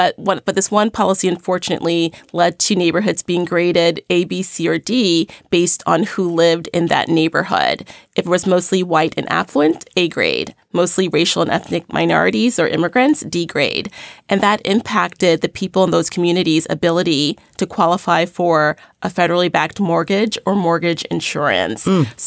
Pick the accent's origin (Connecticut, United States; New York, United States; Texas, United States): New York, United States; Brooklyn; when I grew up in Crown Heights, Brooklyn, which I didn't know until later on in life was a formerly redlined neighborhood.